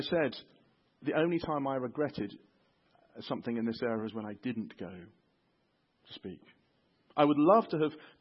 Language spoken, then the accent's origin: English; United Kingdom; Don't mention the sin in one another's lives, because we are British.